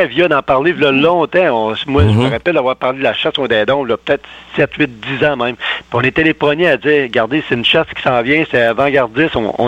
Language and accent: French; Quebec, Canada; Chez nous, dans la MRC de Bécancour, dans les municipalités